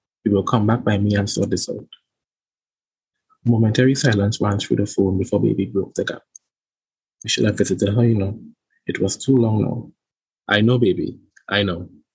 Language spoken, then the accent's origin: English; Trinidad & Tobago; I'm a writer from Trinidad and Tobago, and I am the winner of the 2021 BCLF Elizabeth Nunez Award for Writers in the Caribbean.